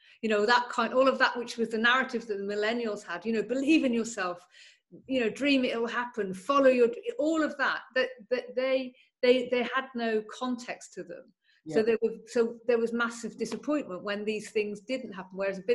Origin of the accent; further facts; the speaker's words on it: Bristol, South West England, United Kingdom; I lived in the middle of the countryside. You had to get on a bus. You went to the city. My city was Bristol, so I grew up in the West Country